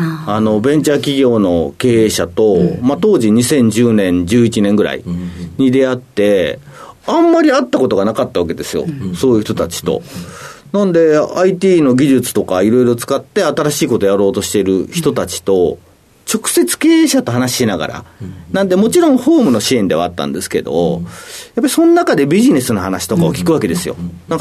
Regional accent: Kumano, Mie, Japan; 三重県の、一番南の熊野市、熊野古道の熊野市というところなんですよね。

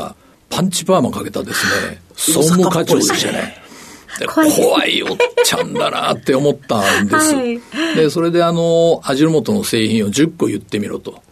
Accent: Takatsuki, Osaka, Japan; 大阪府の高槻市です。

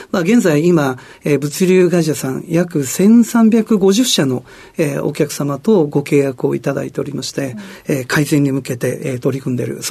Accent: Nagoya, Aichi, Japan; also born or lived in Kitakyushu; 小学校に入る前にですね、はい、父の転勤で、はい、それで名古屋の方に移りまして、ですから小学校からは、まあ、具体的に言うと春日井市というところですが、はい、そこで、生活しておりました。

